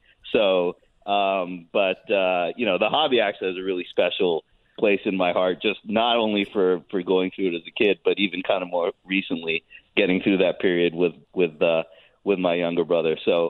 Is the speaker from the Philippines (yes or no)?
yes; Philippines; You know, I grew up in the Philippines.